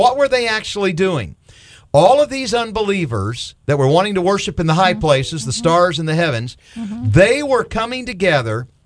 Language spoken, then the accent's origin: English; Hobe Sound, Florida, United States; I grew up in Hope Sound. I'm a native.